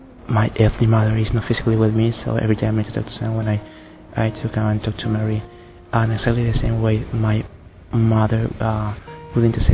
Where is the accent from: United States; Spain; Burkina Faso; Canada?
Spain; now in United Kingdom; I'm from Spain.